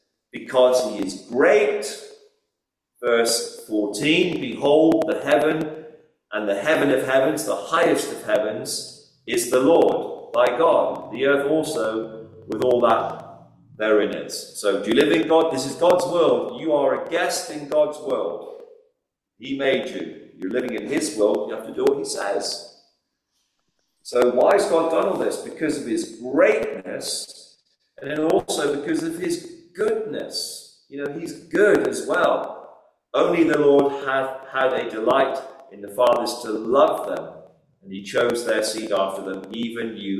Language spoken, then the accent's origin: English; Sri Lanka; Like Pastor Mark, I'm from Sri Lanka.